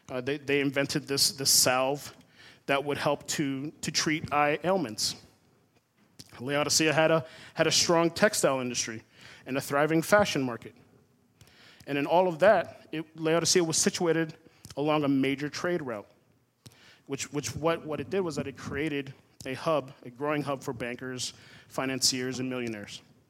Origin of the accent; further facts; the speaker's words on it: Florida, United States; Now, I grew up in Florida. Brackish water is pretty common there, growing up in the swamps and stuff like that.